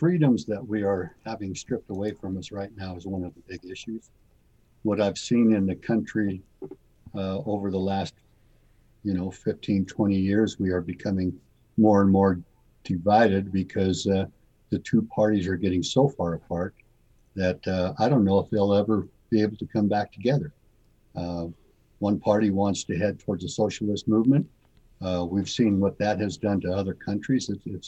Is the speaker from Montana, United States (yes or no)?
no; Rock Springs, Wyoming, United States; But the town that I grew up in, I was born and raised in Rock Springs, Wyoming.